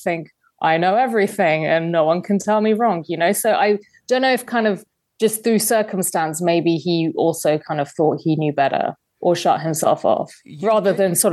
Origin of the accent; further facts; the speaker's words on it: London, United Kingdom; I grew up in London, in England.